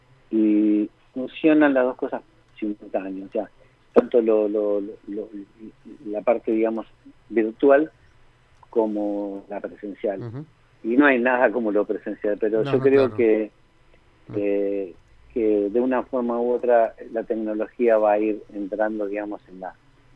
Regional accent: Santa Fe, Argentina; como santafesinos nos tenemos que sentir orgullosos, porque fue la primera provincia

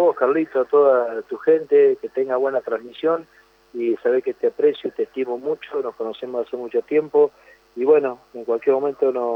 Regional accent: Argentina; nosotros nos duele como argentino

